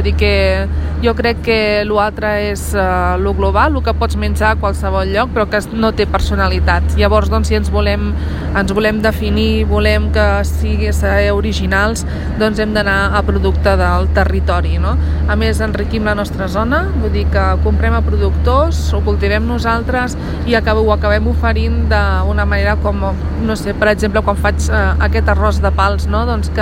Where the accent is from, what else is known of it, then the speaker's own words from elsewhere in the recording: Palau-sator, Catalonia, Spain; a Palau Sator, al meu poble natal.